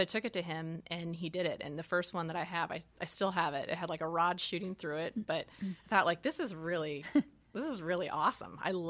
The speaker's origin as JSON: {"language": "English", "region": "Arizona", "country": "United States", "tie": "born or raised there", "said": "I think that's another thing that I appreciate growing up in Arizona."}